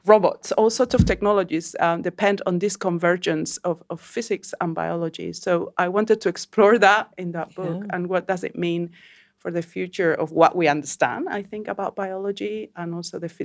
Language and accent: English; Canary Islands, Spain; English is a second language; now in Oxford, United Kingdom; I grew up in the Canary Islands in Fuerteventura just after the dictatorship of Franco ended.